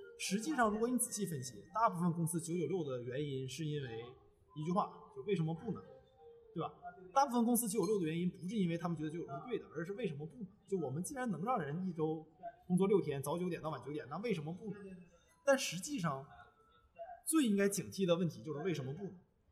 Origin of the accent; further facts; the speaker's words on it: China; 像我上学的时候，作为一个中国人，我们上学时候被最常灌输的概念就是努力等于成功